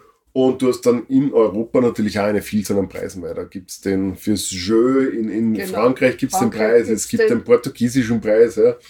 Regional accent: Austria; als Österreicher

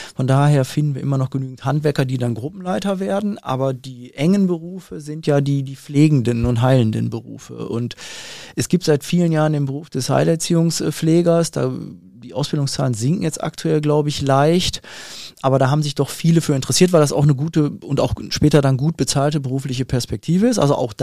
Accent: Bochum, North Rhine-Westphalia, Germany; Zum einen bin ich Bochumer, ich wohne ganz in Bochum. Norden, einen Steinwurf von Herne entfernt und einen ganz weiten Steinwurf von Castrop-Rauxel entfernt.

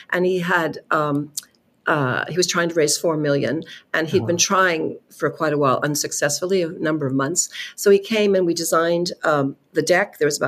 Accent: California, United States; moved away; I've been in Europe the last 13 years, and I'm from Silicon Valley originally

